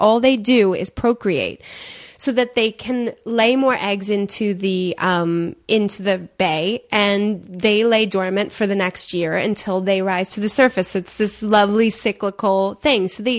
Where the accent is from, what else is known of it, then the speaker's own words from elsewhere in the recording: Michigan, United States; we said Bayorama, not Bayrama, because we're from Michigan.